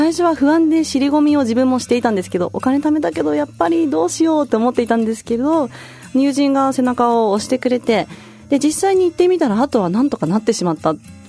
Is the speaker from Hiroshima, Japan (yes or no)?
yes; Hiroshima, Japan; born there; 広島生まれで純粋な日本人です。